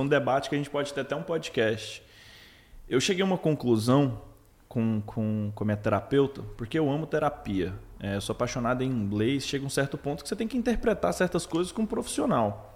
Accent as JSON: {"language": "Portuguese", "region": "Goiás", "country": "Brazil", "said": "Porque eu vim do interior de Goiás, eu nasci em setembro"}